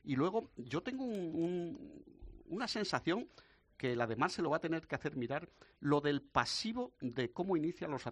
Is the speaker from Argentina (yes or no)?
no; León, Castile and León, Spain; Ya sabéis que yo, como leonés que soy